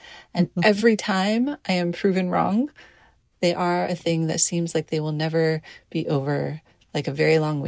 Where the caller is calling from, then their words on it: San Diego, California, United States; I'm voice memoing from San Diego, California.